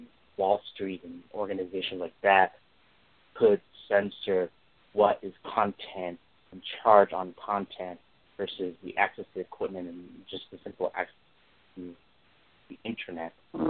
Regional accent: United States; these are my people, as well as I'm American.

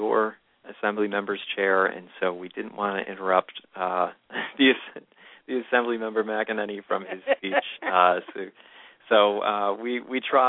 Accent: New York, United States; I'm actually from the Thousand Islands region.

